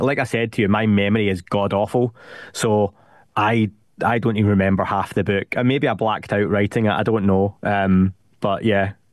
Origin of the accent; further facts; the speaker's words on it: Scotland, United Kingdom; I'm 39 years old. Being Scottish, if you're watching this, I look 50, right?